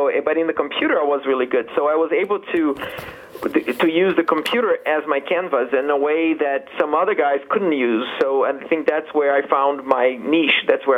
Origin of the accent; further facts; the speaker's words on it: Brazil; Yeah, the thing about it is, like, I was coming from Brazil and then working on all these projects